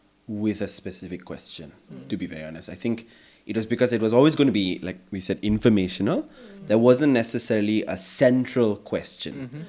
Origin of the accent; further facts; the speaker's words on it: India; And like I was very conscious of the fact that I'm Indian